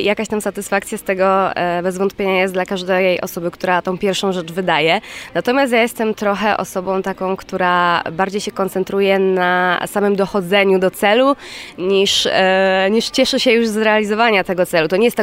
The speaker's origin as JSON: {"language": "Polish", "town": "Częstochowa", "region": "Silesian Voivodeship", "country": "Poland", "said": "jestem częstochowianką, choć studiowałam w Krakowie"}